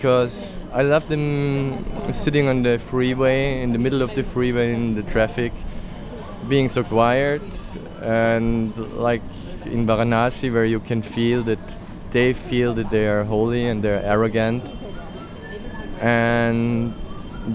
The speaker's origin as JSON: {"language": "English", "country": "Austria", "said": "from Austria."}